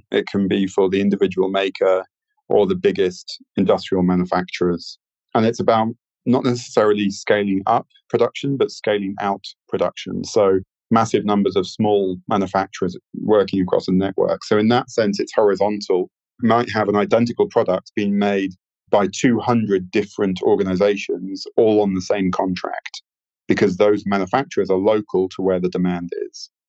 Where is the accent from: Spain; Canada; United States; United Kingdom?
United Kingdom; London; So globalized supply chains serve London, my hometown, very well.